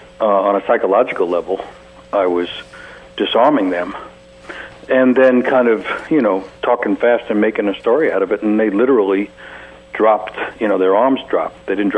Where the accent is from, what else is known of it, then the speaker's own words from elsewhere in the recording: New York City, New York, United States; And that same year, I was growing up in New York.